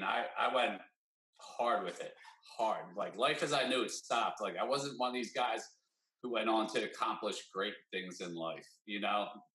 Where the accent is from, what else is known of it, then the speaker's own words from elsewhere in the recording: New Jersey, United States; You know, I'm from Jersey. I grew up on the East Coast.